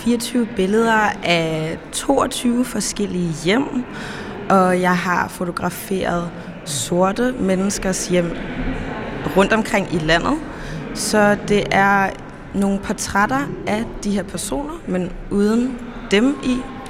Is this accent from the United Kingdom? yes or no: no; Germany; halvdansk, halv afroamerikansk, men jeg er opvokset i Tyskland, så, og jeg har familie rundt omkring